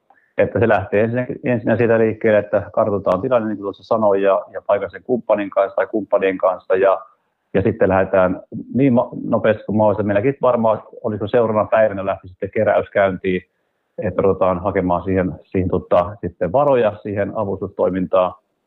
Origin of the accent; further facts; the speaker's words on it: Japan; toki lapsuuteni on Japanissa viettänyt ja siellä jatkuvasti maa järjesi